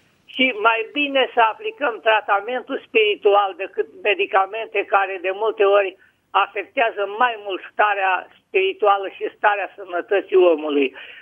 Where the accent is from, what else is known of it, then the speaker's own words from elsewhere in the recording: Vălenii de Munte, Prahova, Romania; sunt de la Vălenii de Munte.